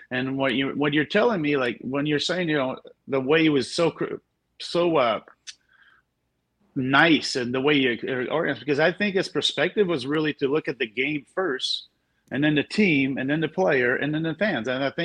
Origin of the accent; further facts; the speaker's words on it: Montreal, Quebec, Canada; English is a second language; I was not aware a lot, but remember, I'm from Montreal.